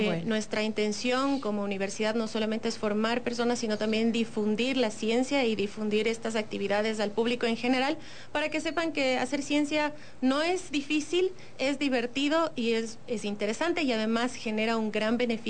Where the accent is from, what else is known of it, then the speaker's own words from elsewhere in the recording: Ecuador; nosotros mismos, como ecuatorianos, aprovechemos estos recursos y generemos productos que nos van a beneficiar